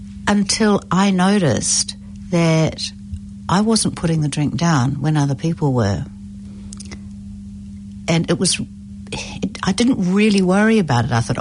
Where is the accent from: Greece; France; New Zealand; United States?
New Zealand; growing up in New Zealand